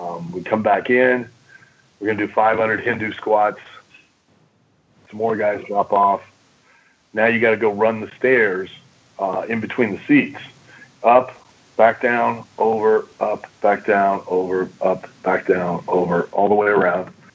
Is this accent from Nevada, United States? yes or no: no; Lima, Ohio, United States; I grew up in Lima, Ohio. It's about an hour south of Toledo and an hour north of Dayton. It's out in the middle of nowhere.